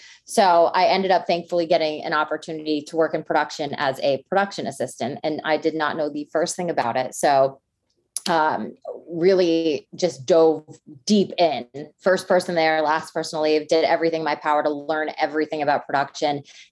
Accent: Connecticut, United States; So growing up in Connecticut, ESPN is located right in Connecticut.

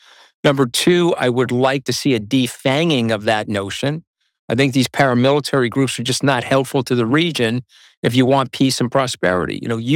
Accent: United States; You know, look, I'm an American

